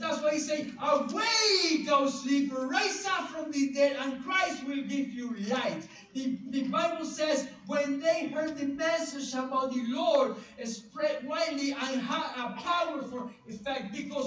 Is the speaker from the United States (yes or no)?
no; Venezuela; I see that in my home country, Venezuela